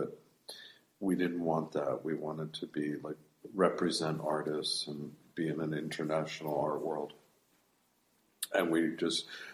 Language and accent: English; Williamstown, Massachusetts, United States; My parents always took me to museums, and I grew up in Williamstown. And in fact, I used to love going to the Clark and all of that as a kid